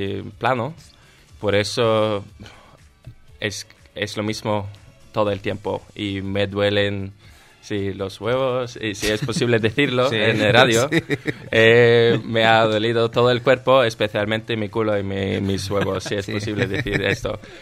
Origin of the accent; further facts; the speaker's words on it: Norway; Quizá yo soy un estereotípico noruego, pero me gustan más las montañas